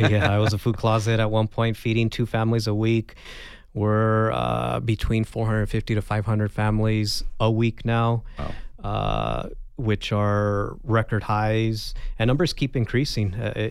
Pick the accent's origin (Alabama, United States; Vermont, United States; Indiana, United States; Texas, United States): Texas, United States; moved away as an adult; now in Arizona, United States; I'm originally from Texas. I moved. My family and I, we moved here in the early 2000s. I was stationed at Davis-Monthan Air Force Base, served in the Air Force, and we decided to stay in Arizona.